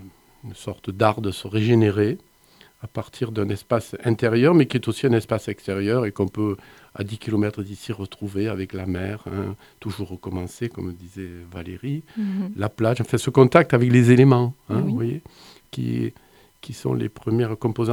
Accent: Sète, Occitanie, France; puisque moi je suis originaire de Sète, donc j'ai un imaginaire maritime

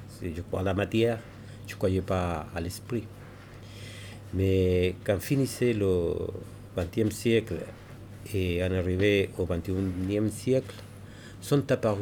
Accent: Chile; Oui, et ça a été plus facile pour l'Amérique latine, puisque je viens de Chili.

